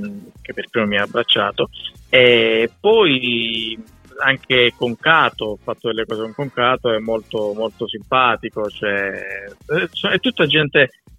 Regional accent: Calabria, Italy; E spesso mi dicono, sei napoletano? Io dico, no, un po' più giù, sono calabrese.

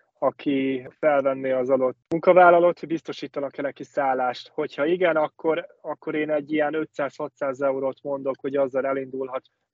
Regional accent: Zalaegerszeg, Zala, Hungary; Zalaegerszegiek vagyunk.

